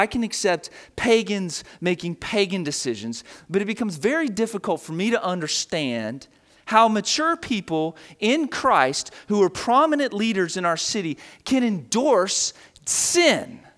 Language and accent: English; Florida, United States; look, I'm a carpetbagger from Florida. I'm reminded of that by you all very often. I ain't from around here